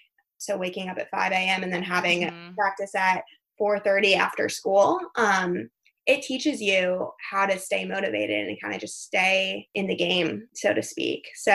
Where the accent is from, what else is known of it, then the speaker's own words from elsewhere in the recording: Arizona, United States; especially since I'm from Arizona, we don't have any indoor pools.